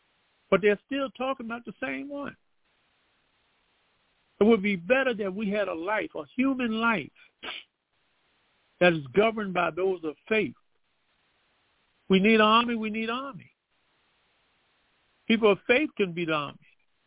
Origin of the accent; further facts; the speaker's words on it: Philadelphia, Pennsylvania, United States; I grew up down in South Philly, so yes, I had a crew there that I was with.